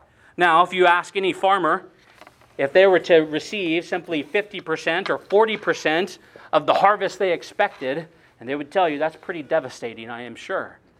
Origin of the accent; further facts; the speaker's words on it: Seattle, Washington, United States; I mean, I was from Seattle, right? I wasn't thinking about corn.